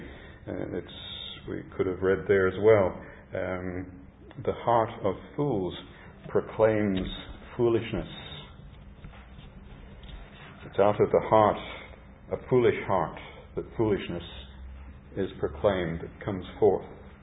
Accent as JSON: {"language": "English", "region": "Tasmania", "country": "Australia", "tie": "born or raised there", "said": "I had the privilege of growing up in Tasmania, and there are Tasmanian highlands"}